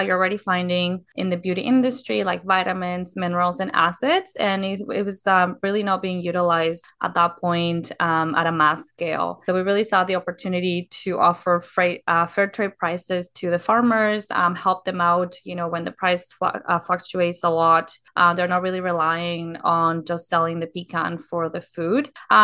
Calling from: Langley, British Columbia, Canada; I am calling from Langley, British Columbia in Canada.

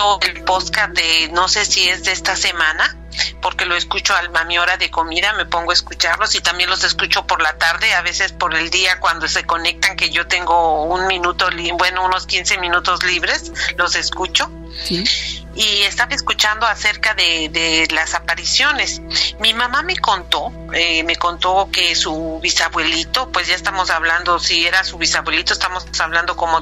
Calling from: Canada; de Canadá.

